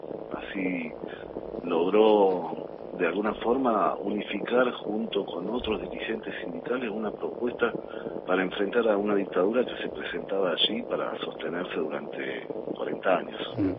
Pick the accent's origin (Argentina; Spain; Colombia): Argentina; Córdoba; also born or lived in Rosario; Soy rosarino, pero viví casi toda mi vida en Córdoba y cuando asumió Néstor me vine para aquí.